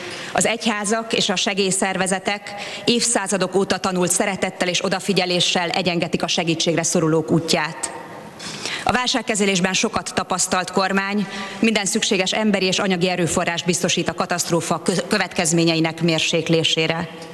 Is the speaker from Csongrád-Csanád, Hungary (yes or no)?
yes; Szeged, Csongrád-Csanád, Hungary; moved away as an adult; now in Budapest, Hungary; Szegedi vagyok, akkor is a 18 éves korom óta a 11. kerületben élek.